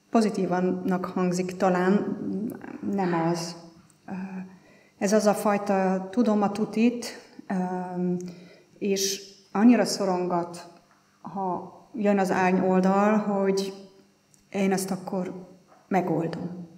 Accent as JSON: {"language": "Hungarian", "country": "Austria", "second_language": "Hungarian", "said": "Én osztrák vagyok"}